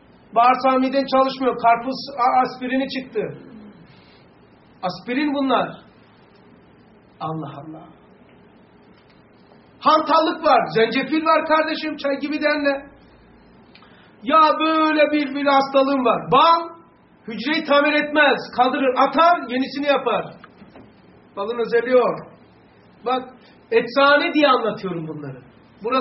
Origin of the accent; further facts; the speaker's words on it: İçerenköy, Istanbul, Turkey; Ama ben şu anda bak İçeren köyde büyümüşüm.